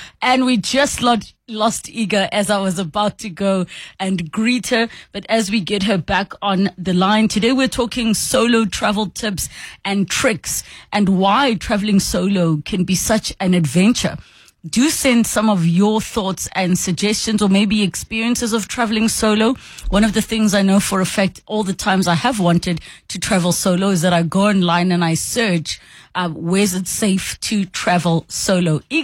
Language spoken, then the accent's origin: English; South Africa; there are so many places where it is extremely safe to travel as a South African individual